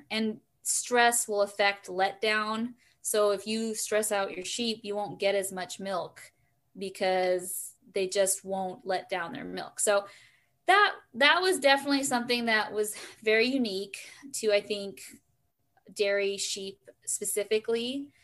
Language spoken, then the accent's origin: English; California, United States; I'm originally from California, so I'm like, I get the heat, but humidity is definitely its own monster.